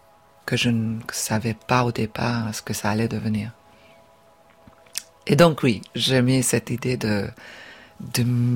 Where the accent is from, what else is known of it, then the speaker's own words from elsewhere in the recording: Hungary; je suis originaire de la Hongrie